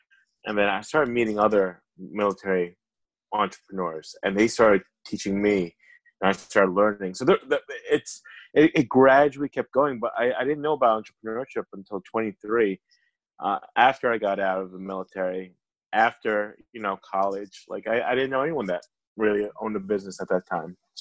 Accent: Belleville, New Jersey, United States; where I grew up in Belleville in New Jersey, you know, most of my friends and family, I never could count how many on my hand, how many people were like business owners.

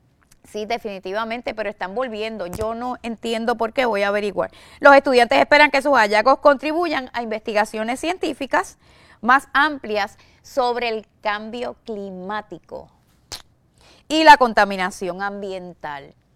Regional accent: Puerto Rico; así somos los boricuas, para poquito no nos ponemos

